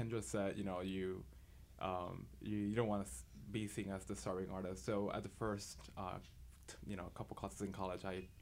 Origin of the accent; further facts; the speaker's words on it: Aguadilla, Puerto Rico; now in Florida, United States; Well, yeah, I'm originally from Puerto Rico and from the west side of the island, Guadilla. And I came to the U.S. to Florida in 2002.